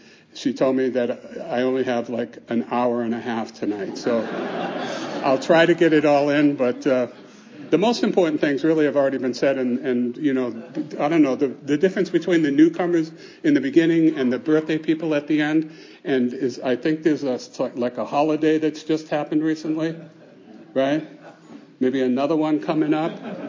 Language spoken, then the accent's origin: English; Lynn, Massachusetts, United States; born there; I was born in New England. I don't know if you can tell. It's been a long time ago. And my accent's pretty much gone, but I can still park a car every once in a while. But the city that I was born in was Lynn.